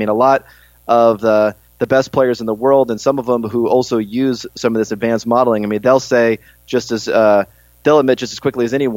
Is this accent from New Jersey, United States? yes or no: no; California, United States; I grew up in California, went to school out in Berkeley.